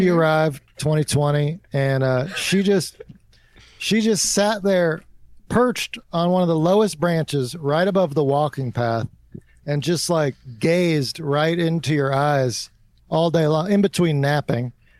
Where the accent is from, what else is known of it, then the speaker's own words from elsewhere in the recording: Morgantown, West Virginia, United States; But I grew up in Morgantown, West Virginia.